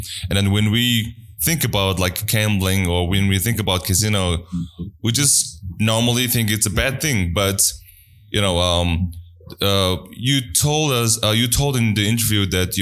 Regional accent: Mongolia; I am from Mongolia, of course.

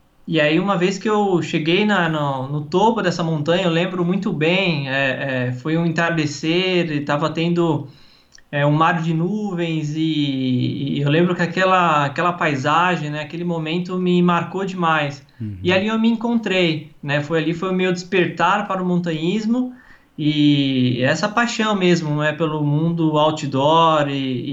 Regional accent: São Paulo, Brazil; born there; eu nasci em São Paulo, na capital, né?

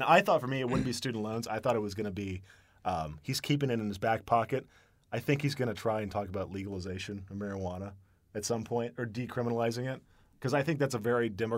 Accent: Indiana, United States; Careful, man. We're from Indiana.

